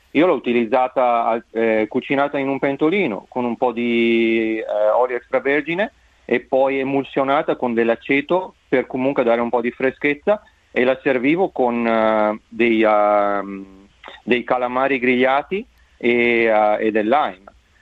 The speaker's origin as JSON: {"language": "Italian", "town": "Verona", "region": "Veneto", "country": "Italy", "tie": "born or raised there", "said": "sono nato e cresciuto a Verona, ma il mio cuore è per l'Italia."}